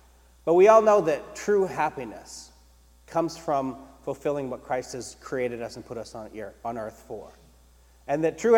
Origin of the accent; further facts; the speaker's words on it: Gardner, Maine, United States; I grew up in Maine, and I went to Calvary Four Square Church in Gardner.